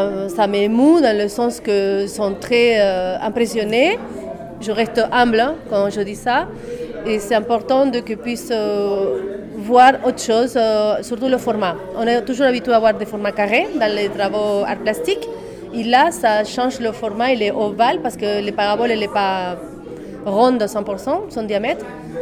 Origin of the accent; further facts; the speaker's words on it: Argentina; now in Marie-Galante, France; je suis originaire d'Argentine et j'habite ici à Marie-Galante depuis 7 ans